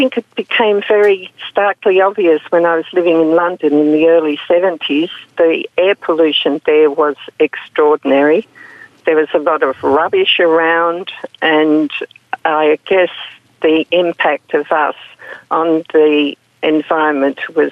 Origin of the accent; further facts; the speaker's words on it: Robinvale, Victoria, Australia; I was brought up on the Murray River in a place called Robinvale.